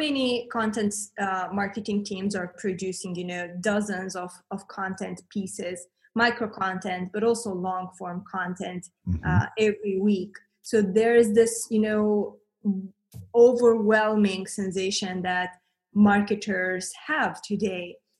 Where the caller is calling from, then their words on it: Bucharest, Romania; I'm calling in from Bucharest, Romania, so very far Eastern Europe.